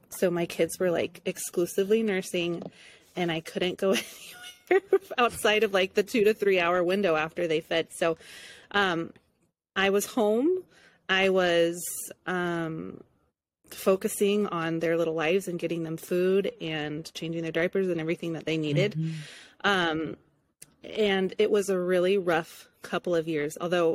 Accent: Santa Clarita, California, United States; I am from Santa Clarita.

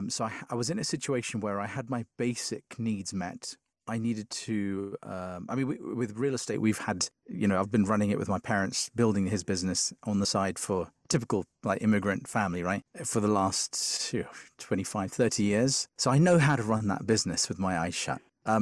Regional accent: London, United Kingdom; we were raised in Shepherd's Bush in West London.

